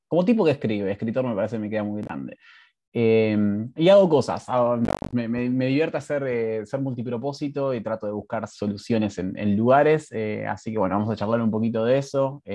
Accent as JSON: {"language": "Spanish", "town": "Guernica", "region": "Buenos Aires Province", "country": "Argentina", "tie": "born or raised there", "also_born_or_lived": "Lomas de Zamora", "said": "Yo nací en Lomas de Zamora, zona sur de Buenos Aires, y nací, me fui para Guernica, más al sur, mucho más al sur, sí, ahí cerquita de Adrogué, Gleu, Longchamps, Bursaco, por ahí. A los 20 me mudé a Capital, me fui para Recoleta"}